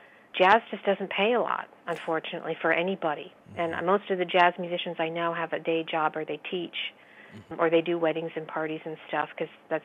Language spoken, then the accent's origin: English; Erie, Pennsylvania, United States; also born or lived in Buffalo; I also stop in my hometown, which is on I-90, Erie, Pennsylvania. Mm-hmm. I grew up in the Erie, Buffalo area